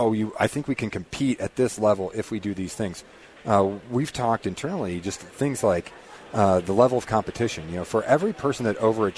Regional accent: Fort Collins, Colorado, United States; I grew up in Fort Collins, so you know, from Northern Colorado

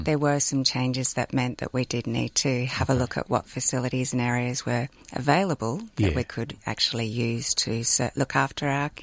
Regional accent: Sandringham, Victoria, Australia; I'm from Sandringham.

